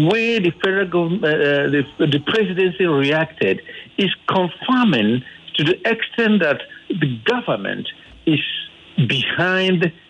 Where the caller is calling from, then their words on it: Lagos, Nigeria; I'm calling from Lagos.